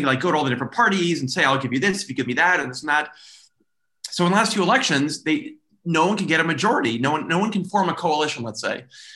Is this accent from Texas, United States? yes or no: yes; Texas, United States; accent: Texan; now in Israel; Yeah. I sound, this is how I talk. Yeah. I sound very Texan.